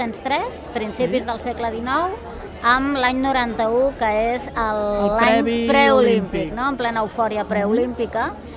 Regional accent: Barcelona, Catalonia, Spain; jo soc de Barcelona i em quedava una mica lluny

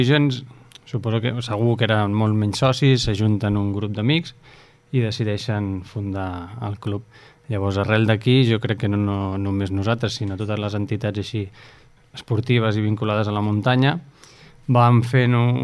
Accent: Barcelona, Catalonia, Spain; En el meu cas vinc de Barcelona fa 23 anys ja que he vist.

